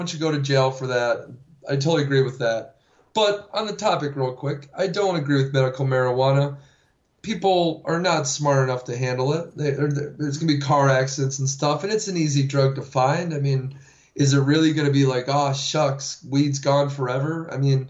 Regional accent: Pittsburgh, Pennsylvania, United States; I knew it inside and out, and I'm from Pittsburgh.

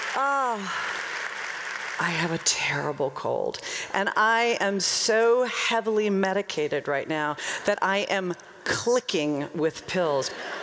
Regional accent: Nashville, Tennessee, United States; I'm from Nashville.

